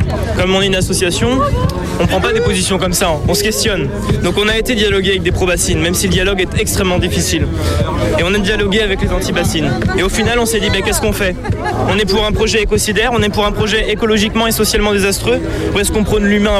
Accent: La Rochenard, France; Ouais, moi je suis né à La Rochenard. Donc voir autant de vie dans mon village d'enfance

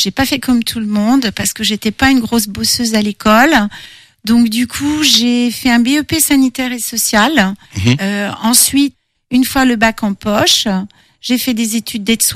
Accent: Le Pin-en-Mauges, Pays de la Loire, France; Alors, j'ai toujours vécu dans cette région. Je suis native du Pin-en-Mauges.

